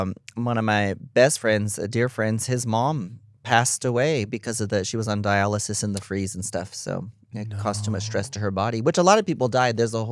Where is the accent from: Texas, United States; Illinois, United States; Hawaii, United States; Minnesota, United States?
Texas, United States; I'm also kind of sad that I'm from Texas